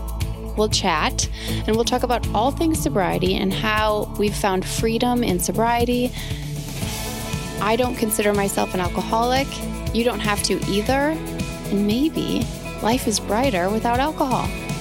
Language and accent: English; Baraboo, Wisconsin, United States; growing up in Baraboo, where we are both from